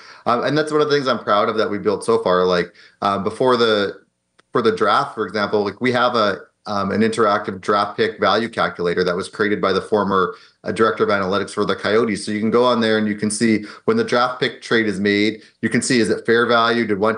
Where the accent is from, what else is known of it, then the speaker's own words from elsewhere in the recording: Edmonton, Alberta, Canada; now in California, United States; Well, I'm from Edmonton. So definitely, okay. You know, started skating at three, like you kind of have to when you live there. I was a huge hockey fan. Obviously grew up watching the Oilers. I live in California now.